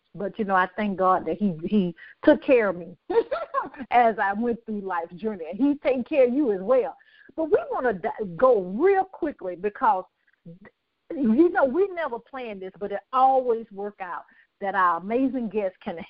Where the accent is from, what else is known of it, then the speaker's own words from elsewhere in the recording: Birmingham, Alabama, United States; I am from Birmingham, Alabama. I grew up in poverty.